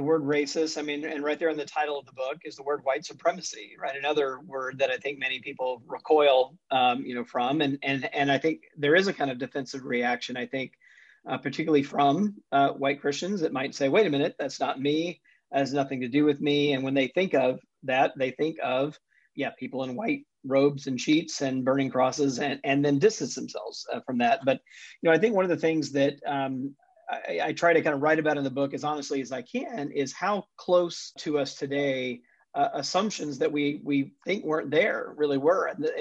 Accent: Jackson, Mississippi, United States; in my home state of Mississippi, so I grew up as a Southern Baptist in Jackson, Mississippi, for the most part.

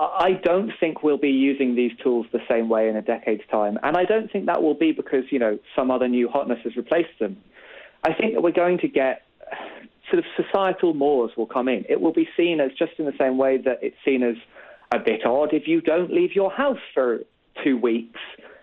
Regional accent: United Kingdom; I'm British.

